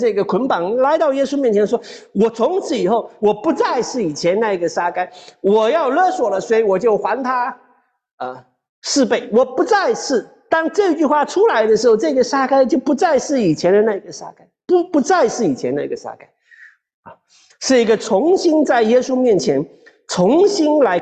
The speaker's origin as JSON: {"language": "Chinese", "country": "China", "said": "我们中国人常常讲啊，天下没有不散的宴席啊"}